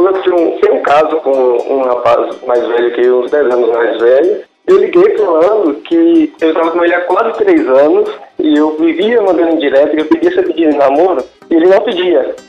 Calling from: Montes Claros, Minas Gerais, Brazil; De Montes Claros.

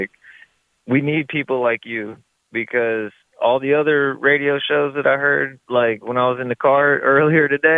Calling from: Alabama, United States; and granted, I'm calling up from Alabama.

